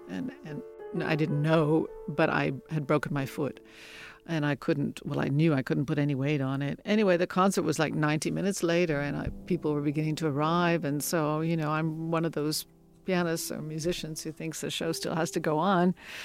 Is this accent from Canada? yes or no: yes; Canada; it means a lot to me that my home country, Canada, doesn't forget me.